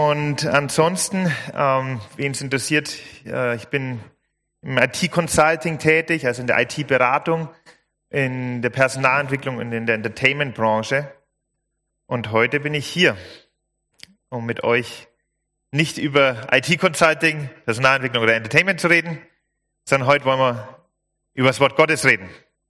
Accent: Bavaria, Germany; Ich bin aus der Nähe von Nürnberg. In der Nähe von Heroldsberg, kennen vielleicht die meisten, Klagscheid, Kleingescheid. Ich bin 29 Jahre alt, dieses Jahr geworden.

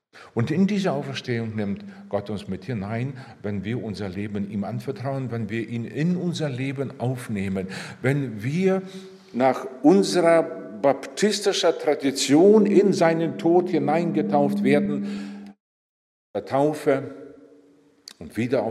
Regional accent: Miltenberg, Bavaria, Germany; ich komme aus Miltenberg am Main, da sind meine Frau und ich zu Hause.

